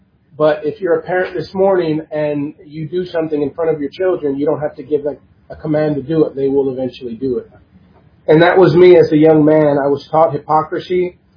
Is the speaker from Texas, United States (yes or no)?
yes; San Antonio, Texas, United States; born there; I was born in San Antonio, Texas, as the last of 9 children.